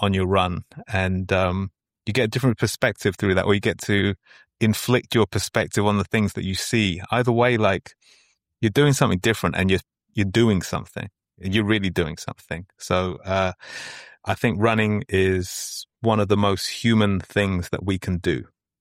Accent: London, United Kingdom; now in Los Angeles, United States; live in LA. This is not a Californian accent, though. You probably could have figured that out. Born and raised in London.

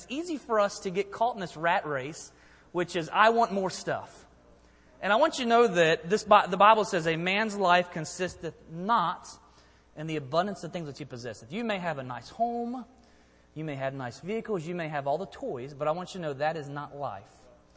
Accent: Maryland, United States; I'm from Maryland, and when I go back to Maryland, it's interesting.

